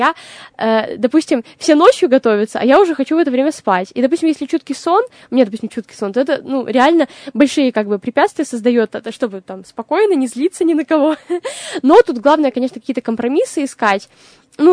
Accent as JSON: {"language": "Russian", "town": "Yekaterinburg", "region": "Sverdlovsk Oblast", "country": "Russia", "tie": "born there", "said": "Я очень рада, что я родилась в Екатеринбурге и, получается, в Москве жила в общежитии"}